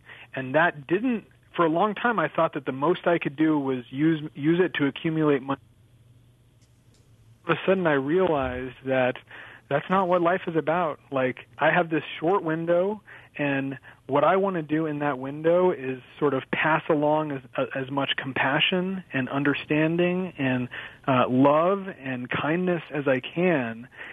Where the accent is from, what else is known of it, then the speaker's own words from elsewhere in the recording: United States; And at the same time, I grew up in America, which is definitely winning the lottery.